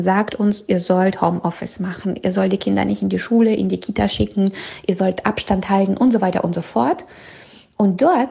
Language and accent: German; Belarus; So, meine Heimat Belarus, Weißrussland